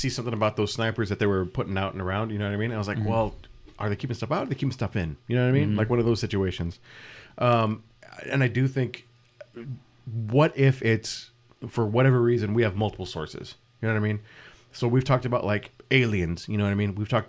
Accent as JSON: {"language": "English", "town": "Tehachapi", "region": "California", "country": "United States", "tie": "born or raised there", "said": "I know growing up in Tehachapi, we did occasionally get sonic booms from aircrafts that were in Edwards Air Force Base, but that was because they were flying closer to Tehachapi."}